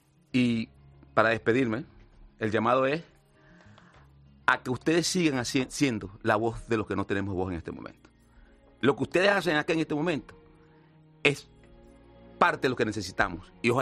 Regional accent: Venezuela; con lo que están padeciendo los venezolanos en mi país

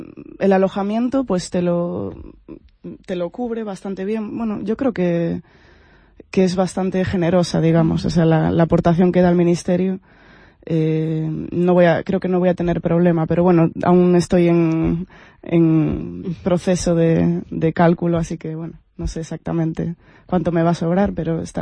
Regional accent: Galicia, Spain; yo vengo de Galicia, de España

